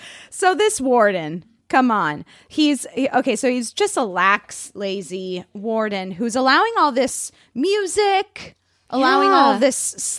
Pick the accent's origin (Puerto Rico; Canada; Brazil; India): Puerto Rico; born there; No, I can't because I was born in Puerto Rico.